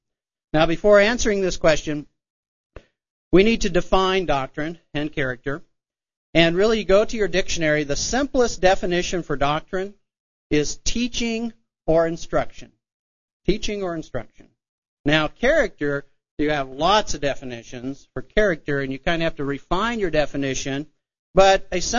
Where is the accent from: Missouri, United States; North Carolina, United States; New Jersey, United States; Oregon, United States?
Oregon, United States; And I grew up in Oregon, and my first 2.5 years I consecrated in 1982. And the first 2.5 years was spent south of Salem, Oregon, Willamette Valley area.